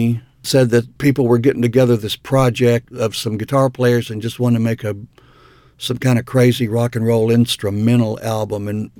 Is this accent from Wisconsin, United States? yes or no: no; Dallas, Texas, United States; I liked growing up in Dallas, and I like Dallas now, and I liked it as a kid.